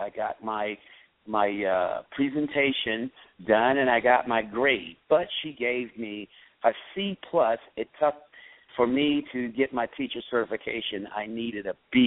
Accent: the South, United States; born there; I was born in the South, so I know what it was to see white only, colored only.

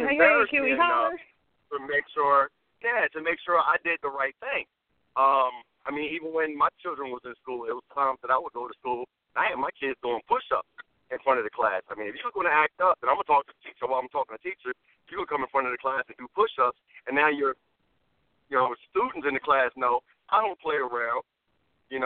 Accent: Brooklyn, New York, United States; I was raised in Brooklyn, New York.

